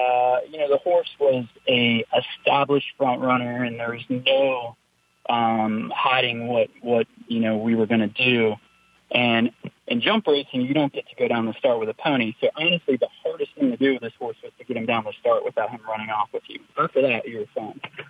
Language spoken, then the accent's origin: English; Virginia, United States; Where I grew up in Virginia, it's a lot like Kentucky.